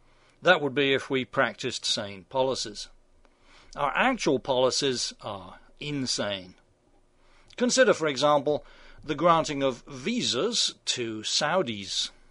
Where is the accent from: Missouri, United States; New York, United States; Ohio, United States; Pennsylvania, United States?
New York, United States; 41 of them college students from my home state here, New York.